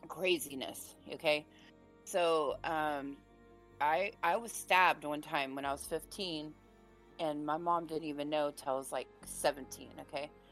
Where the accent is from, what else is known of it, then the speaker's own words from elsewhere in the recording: San Diego, California, United States; We come from the San Diego, LA area. So San Diego is where I was raised, and we're close to the border, Tijuana, okay?